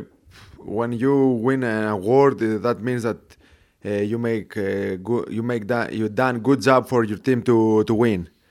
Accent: Larissa, Thessaly, Greece; English is a second language; Larissa is it's not small. You know, it's about 200, 250,000 people. It's fifth, sixth city, bigger city in the Greece.

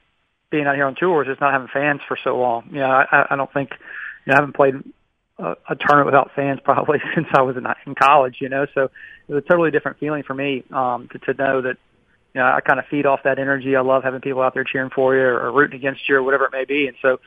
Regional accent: Nashville, Tennessee, United States; be able to host an event in Nashville, obviously growing up here, never having a PGA Tour event in my hometown

